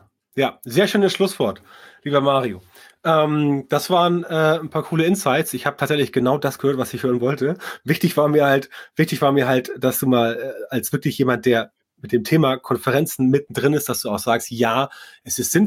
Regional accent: North Germany, Germany; Als Norddeutscher ist das mit Karneval alles nicht so richtig.

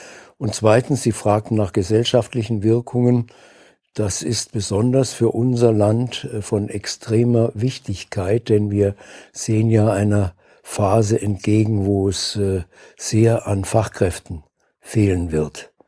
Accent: Saarbrücken, Saarland, Germany; Und ein paar Wochen davon machte ich bei der Sparkasse meiner Heimatstadt Saarbrücken.

